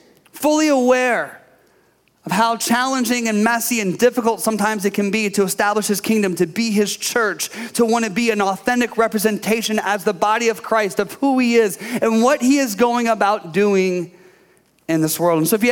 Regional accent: Michigan, United States; And I'm from Michigan, and jerky is like on high supply because everybody hunts in Michigan.

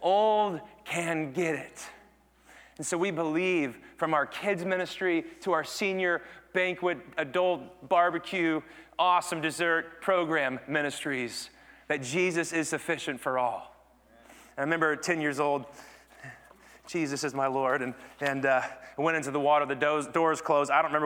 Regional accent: Kansas, United States; and I grew up in Kansas, and Christmas in Kansas and pogo stick means ice on the ground

